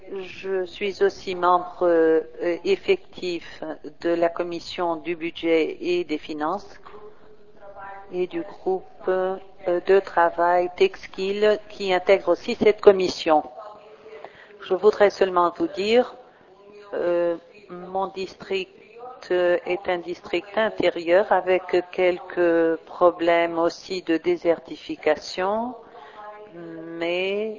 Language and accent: French; Vila do Conde, Norte, Portugal; Je suis de Vila do Conde, une petite ville au nord de Porto, dans la zone métropolitaine de Porto. Caractéristique de cette région, région très peuplée